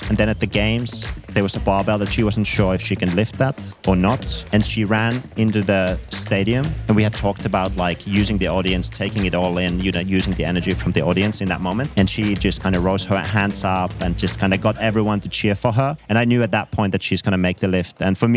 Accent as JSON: {"language": "English", "country": "Finland", "also_born_or_lived": "Paris, France", "second_language": "English", "moved": "yes", "said": "I'm originally from Finland. It's been over 20 years now that I lived abroad."}